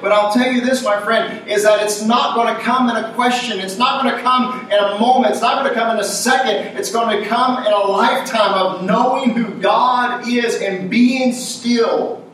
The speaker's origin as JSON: {"language": "English", "country": "United States", "said": "I got myself. I'm an American. I can do it."}